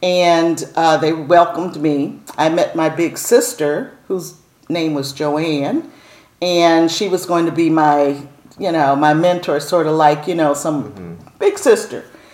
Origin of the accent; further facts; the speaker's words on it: Chicago, Illinois, United States; Oh, well, I'm from Chicago, mm-hmm. and born and raised here. I've traveled a lot. This is where I was born.